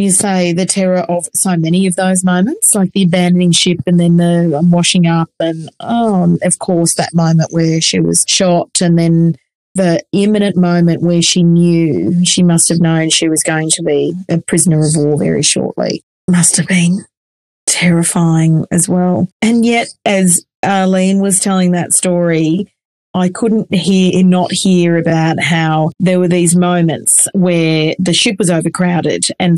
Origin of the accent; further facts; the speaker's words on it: Australia; I can't believe that I, as an Australian registered nurse, I don't know the Vivian Bullwinkle story.